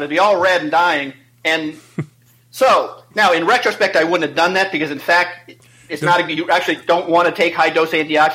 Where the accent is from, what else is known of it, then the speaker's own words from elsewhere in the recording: Brooklyn, New York, United States; Again, we're from Brooklyn. You know, you tough it out, right? We don't wear our problems on our sleeves here, right?